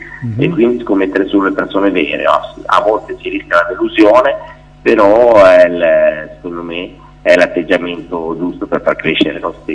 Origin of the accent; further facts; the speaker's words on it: Albenga, Liguria, Italy; io sono adesso in collegamento dalla mia città natale, dove sono tornato qualche anno fa, che si chiama Albenga, nella Riviera Ligure.